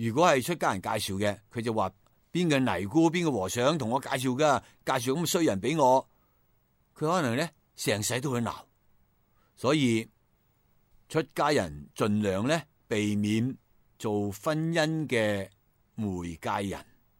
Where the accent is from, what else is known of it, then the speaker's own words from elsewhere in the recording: China; 我哋中国人嘅鼓励啊，本身亦系好好嘅